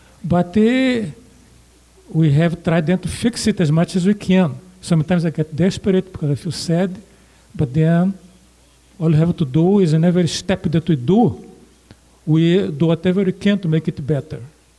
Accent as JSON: {"language": "English", "country": "Brazil", "second_language": "English", "moved": "as an adult", "said": "I came from Brazil, so I can compare societies since I have lived 28 years there and 30 years here."}